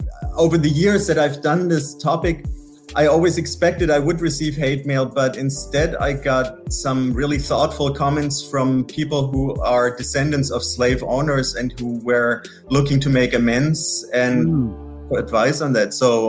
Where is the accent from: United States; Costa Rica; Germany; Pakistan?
Germany; English is a second language; as you can hear from my accent, that I'm originally from Germany, and I grew up with the Holocaust being talked about in every single school subject. And I always felt ashamed about being German.